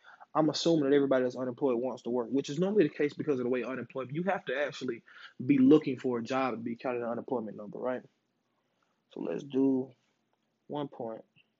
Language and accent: English; Georgia, United States; I'm from Georgia, so that's why I want to do Atlanta.